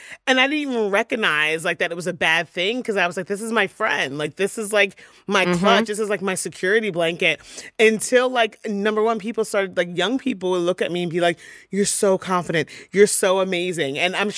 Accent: Philadelphia, Pennsylvania, United States; I'm still … from Philly. Like, I'm still this regular person.

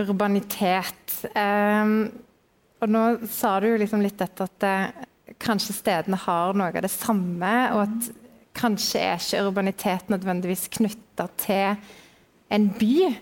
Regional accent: Stavanger, Rogaland, Norway; now in Nesodden, Norway; Jeg vokste opp midt i Stavanger sentrum. Store deler av min ungdomstid tilbrakte jeg på kafé. Men så endte jeg jo opp da, på Nesodden, som ganske landlig og ikke særlig urbant.

